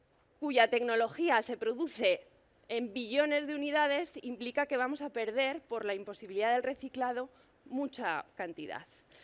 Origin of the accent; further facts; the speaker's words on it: Zaragoza, Aragon, Spain; Yo, como digo, vengo de Zaragoza.